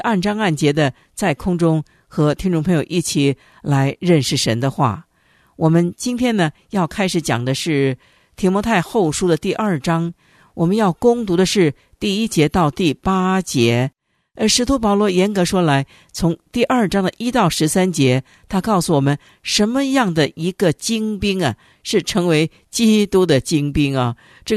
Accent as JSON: {"language": "Chinese", "country": "China", "said": "譬如说咱们中国人呢最容易误会说，哎呀，一信耶稣基督教那是洋教，咱们中国人以我们中国人的信仰"}